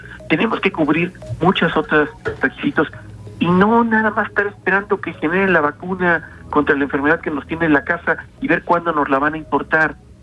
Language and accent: Spanish; Mexico City, Mexico; born there; now in Morelos, Mexico; Yo nací en la Ciudad de México y por muchas razones me vine a Morelos